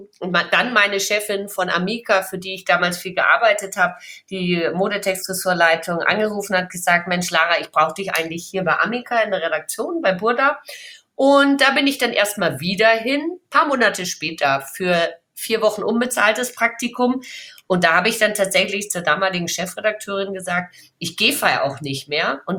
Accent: Bavaria, Germany; Ich komme aus Franken ursprünglich, da gibt es 2 große Sportartikelhersteller.

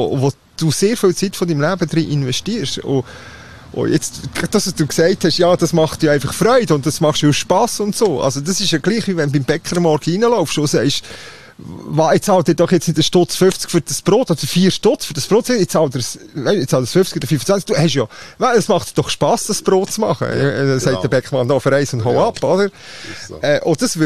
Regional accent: Switzerland; Ich komme aus der Schweiz, Mann.

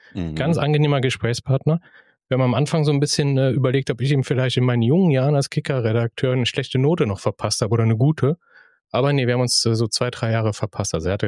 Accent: Rhineland-Palatinate, Germany; so eine Mischung aus Trierer Dialekt, Saarländer Dialekt, Luxemburger Dialekt, bisschen Kölsch drin. Das ist das, wo ich herkomme. Das ist das nördliche Rheinland-Pfalz.

